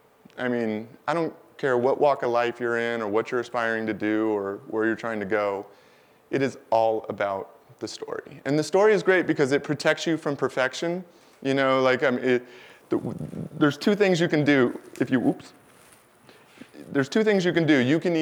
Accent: United States; but it's just, I'm American, so I'm just kind of speaking from my own perspective.

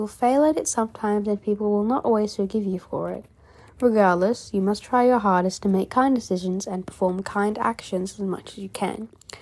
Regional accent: United Kingdom; now at this point when I'm British, I'm not all fancy, you know, London posh, southerners.

